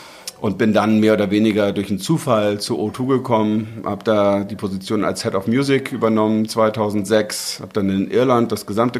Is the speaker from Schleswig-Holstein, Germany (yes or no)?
yes; Morsum, Schleswig-Holstein, Germany; Ich bin ja hier in Morsum aufgewachsen.